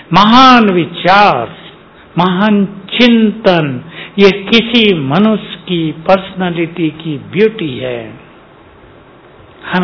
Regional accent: Uttar Pradesh, India; मेरा परिचित परिचय है उनसे, मैं भी यूपी से हूँ।

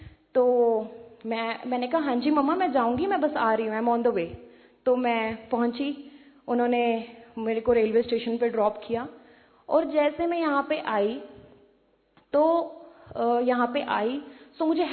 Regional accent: Chandigarh, India; चंडीगढ़ से आई हूँ।

